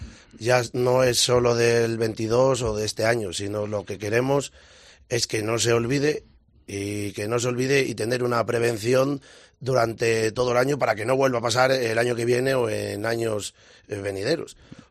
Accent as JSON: {"language": "Spanish", "town": "Ferreras de Arriba", "region": "Castile and León", "country": "Spain", "said": "El ayuntamiento de mi pueblo, de Ferreras de Arriba y Villanueva de Valrojo"}